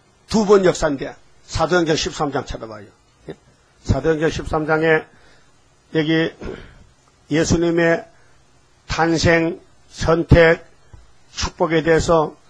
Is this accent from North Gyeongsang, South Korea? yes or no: yes; Uiseong, North Gyeongsang, South Korea; 내 고향이 의성인데요.